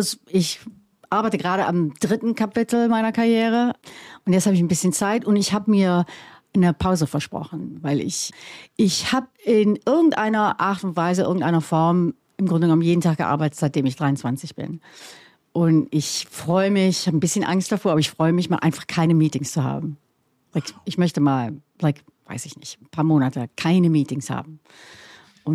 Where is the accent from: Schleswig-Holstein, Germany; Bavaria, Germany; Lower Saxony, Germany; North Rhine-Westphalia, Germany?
North Rhine-Westphalia, Germany; Selfkant; ich bin aus dem Rheinland. Ich bin ganz in der Nähe von der holländischen Grenze aufgewachsen. Also man kann zu Fuß nach Holland und mit dem Fahrrad nach Belgien fahren. Das ist eine Gegend, die heißt Selfkant. Das ist die westlichste Ecke Deutschlands.